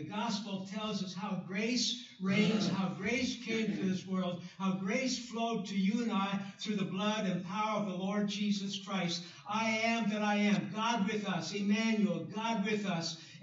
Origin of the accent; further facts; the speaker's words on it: Oshawa, Ontario, Canada; when I grew up in Oshawa